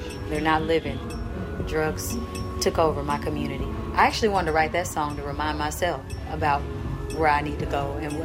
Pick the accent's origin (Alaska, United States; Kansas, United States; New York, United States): Kansas, United States; Kansas City; born and raised in Kansas City, Kansas.